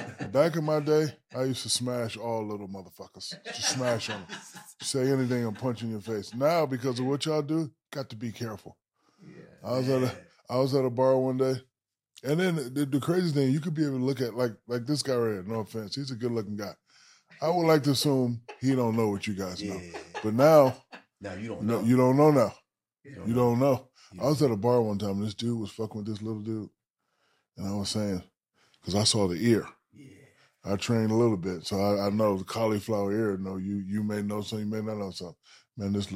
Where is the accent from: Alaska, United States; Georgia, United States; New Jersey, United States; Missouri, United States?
New Jersey, United States; Newark; So I'm from Newark, New Jersey. Father was a drill sergeant.